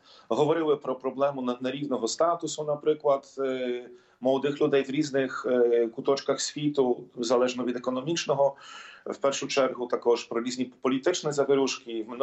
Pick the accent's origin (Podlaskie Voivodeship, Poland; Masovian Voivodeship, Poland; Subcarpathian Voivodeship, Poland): Masovian Voivodeship, Poland; Siedlce; Ukrainian is a second language; це моя рідна дієцезія, це мій рідний край.